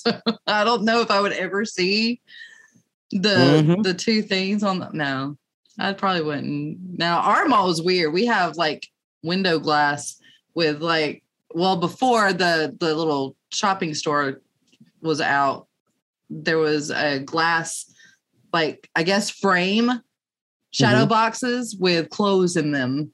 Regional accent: Alabama, United States; Funny, I'm from Alabama and I have an Oklahoma team.

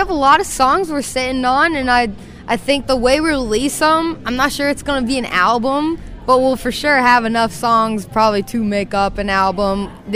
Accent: Dallas, Texas, United States; I'm from Dallas, Texas.

